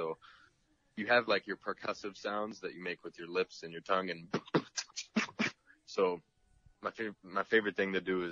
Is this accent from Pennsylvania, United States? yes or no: yes; Greensburg, Pennsylvania, United States; When I was growing up, I mean, I grew up in Greensburg, Pennsylvania.